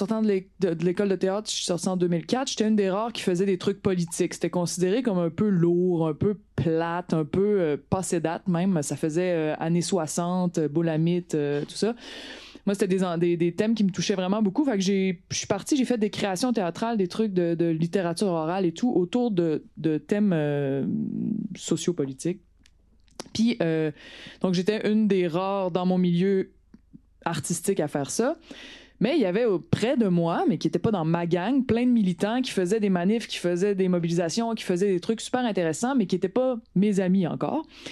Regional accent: Quebec City, Quebec, Canada; j'ai fait le conservatoire d'art dramatique à Québec. Je viens de Québec. J'ai été députée au centre-ville de Québec aussi. Je me suis vraiment enracinée là.

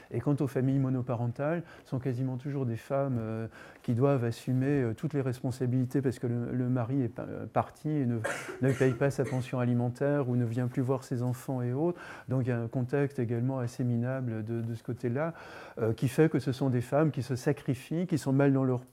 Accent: Le Mans, Pays de la Loire, France; Moi, dans mon quartier, quand j'étais petit au Mans, dans toutes les familles, il y avait au moins 3-4 gamins.

